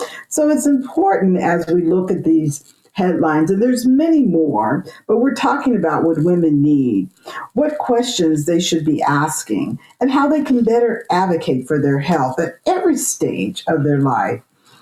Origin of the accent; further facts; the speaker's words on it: California, United States; I am airing from Sacramento, California, actually my home state.